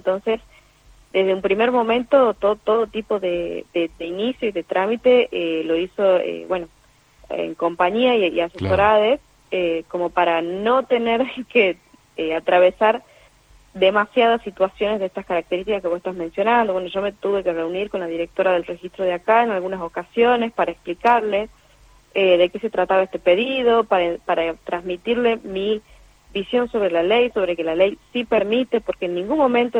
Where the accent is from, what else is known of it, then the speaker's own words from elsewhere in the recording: Tucumán, Argentina; acá yo soy de Tucumán